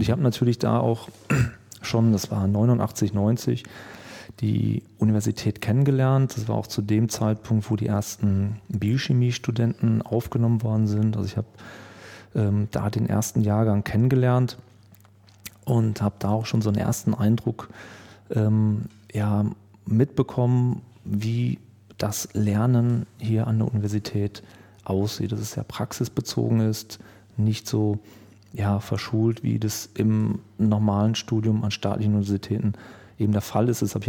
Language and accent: German; Witten, North Rhine-Westphalia, Germany; born there; ich bin gebürtiger Wittener.